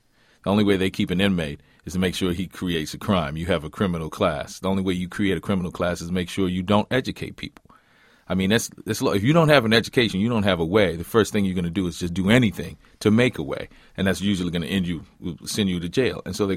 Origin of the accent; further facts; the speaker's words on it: New Orleans, Louisiana, United States; Because this is the thing I learned growing up in New Orleans.